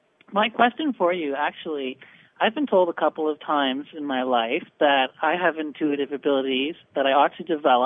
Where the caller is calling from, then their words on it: Canada; calling from Canada.